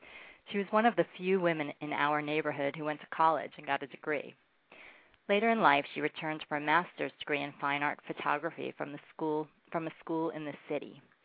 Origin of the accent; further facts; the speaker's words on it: Brooklyn, New York, United States; I grew up in Brooklyn among wise guys, my father one of them